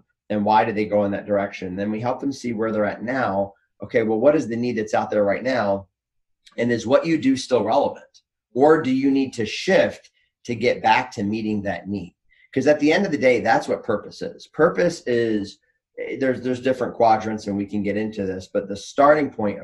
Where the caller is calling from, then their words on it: Macomb, Michigan, United States; Michigan. So we're about 40 minutes north of Detroit, in Macomb, Michigan.